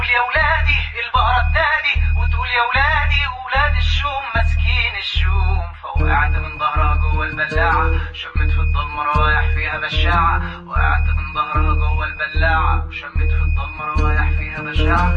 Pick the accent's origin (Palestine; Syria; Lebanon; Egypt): Palestine; Arabic is a second language; وانا ليه بتكلم مصري وانا فلسطيني؟